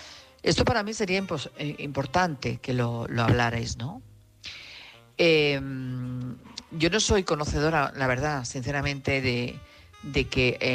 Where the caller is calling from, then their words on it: Madrid, Community of Madrid, Spain; de Madrid, corresponsal de Madrid.